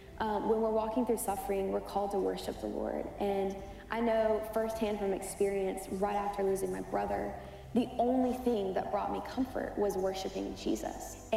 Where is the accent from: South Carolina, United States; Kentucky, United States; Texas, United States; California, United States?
Kentucky, United States; Lexington; I grew up in Lexington, Kentucky, and I grew up in church, and I had an incredible Christian family